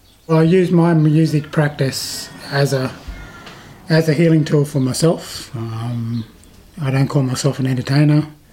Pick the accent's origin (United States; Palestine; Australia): Australia; Queensland; I was born in Doorumbandy, Queensland. It was the only hospital within 300 miles, I suppose, in them days.